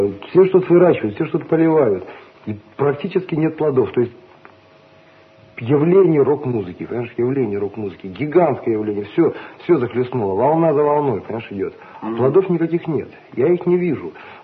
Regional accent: Cherepovets, Vologda Oblast, Russia; Я сам из Череповца.

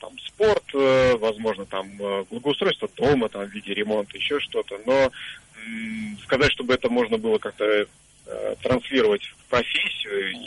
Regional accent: Moscow, Russia; я из Москвы, и я военнослужащий.

